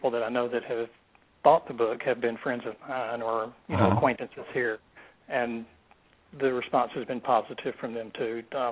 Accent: Alabama, United States; And plus, growing up in Alabama, I still live in Alabama, but growing up here, you know, I was real close to what was going on during the 60s.

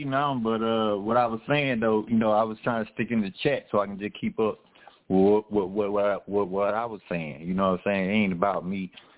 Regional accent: College Park, Georgia, United States; also born or lived in Oakland City; I'm from what little baby from Oakland City, and then but I was raised in College Park.

